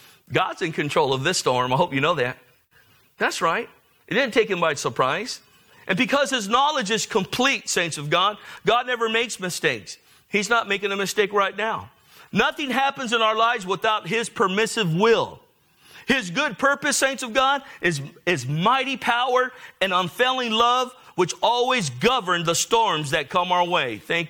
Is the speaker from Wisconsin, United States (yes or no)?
no; National City, California, United States; I remember growing up. I grew up in National City, and all we ever did was rebel.